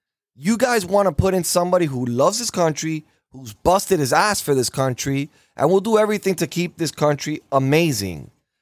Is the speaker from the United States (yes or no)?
yes; Florida, United States; Listen, Florida's my home state. America's my country. I love Florida, but I love America.